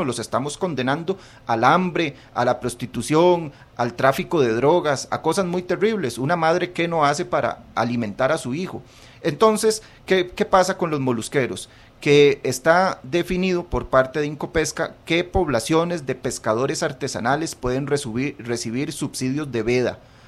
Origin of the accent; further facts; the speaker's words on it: San José, Costa Rica; quienes crecimos en San José, en el área metropolitana